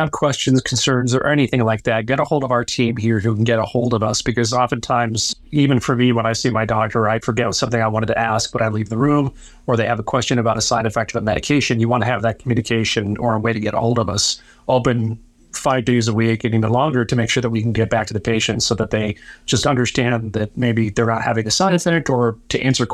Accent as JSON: {"language": "English", "town": "Reno", "region": "Nevada", "country": "United States", "said": "And for myself here in Carson Valley, I'm originally from Reno."}